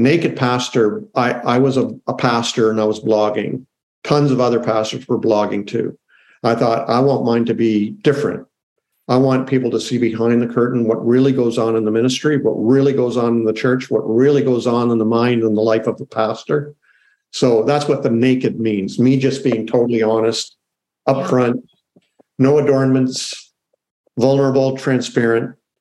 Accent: Canada; I'm Canadian, so I'm in Canada right now.

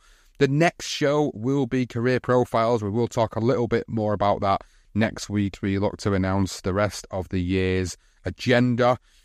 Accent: Oldham, North West England, United Kingdom; In my hometown of Oldham

